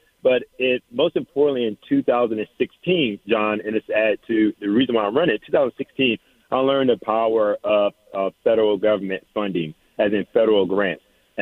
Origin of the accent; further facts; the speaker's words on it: Danville, Virginia, United States; I was born and raised in Danville, Virginia, Southern Virginia. I used to always tell people I was a country boy with big dreams.